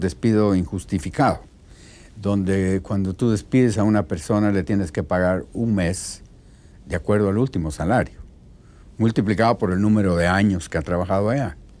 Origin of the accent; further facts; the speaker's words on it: Guatemala; Sí, pero no por eso me siento menos guatemalteco. Me siento muy en casa, me siento como parte de cualquiera de las dos culturas.